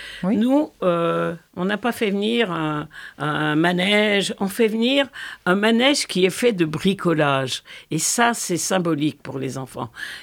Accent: Antilles, France; Écoutez, moi, je suis originaire des Antilles.

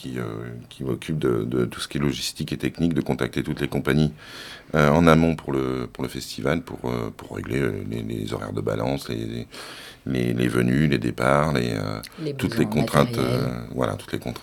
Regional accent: Nevers, Bourgogne-Franche-Comté, France; parce que moi je suis de Nevers

